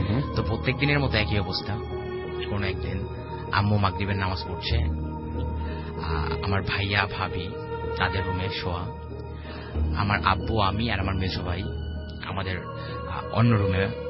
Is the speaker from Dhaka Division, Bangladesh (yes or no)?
no; Chandangachhi, Rajshahi Division, Bangladesh; আমার গ্রামের বাড়ি সিরাজগঞ্জ জেলা বেলকুচি থানা চন্দনগাছি গ্রাম।